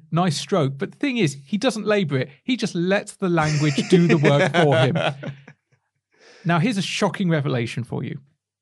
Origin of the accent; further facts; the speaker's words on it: West Midlands, United Kingdom; I have a weird kind of accent that doesn't belie the fact that I come from the West Midlands.